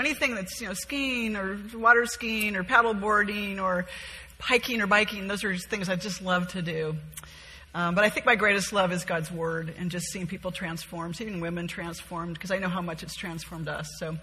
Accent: Laguna Beach, California, United States; I grew up in Laguna Beach in Southern California.

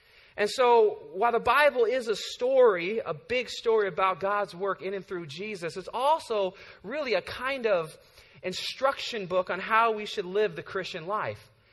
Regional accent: California, United States; I grew up in the Bay Area my whole life, never been to Big Sur.

